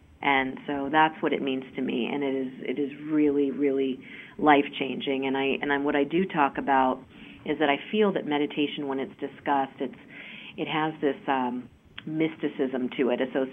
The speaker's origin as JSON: {"language": "English", "town": "Mount Vernon", "region": "Virginia", "country": "United States", "tie": "born or raised there", "said": "I grew up in the Mount Vernon area, if anybody's familiar"}